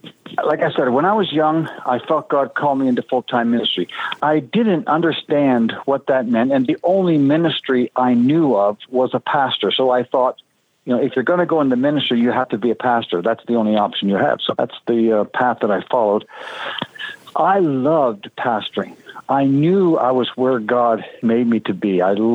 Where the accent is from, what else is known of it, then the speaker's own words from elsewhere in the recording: Eastern Canada, Canada; I come from the East.